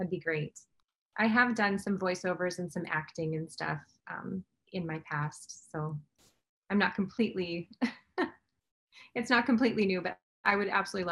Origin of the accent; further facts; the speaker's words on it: Midwest, United States; And I'm from the Midwest, and this is what I write about.